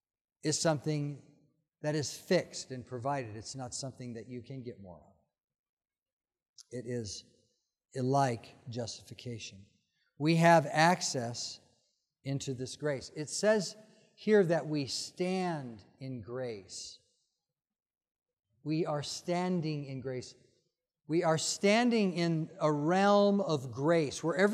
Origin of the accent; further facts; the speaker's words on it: Alaska, United States; born there; also born or lived in Nashville, Tennessee / New Mexico / California; I was born in Alaska before it was a state. And then I lived with my father and mother in Nashville, Tennessee for a year, 2 years in New Mexico, 30 years in California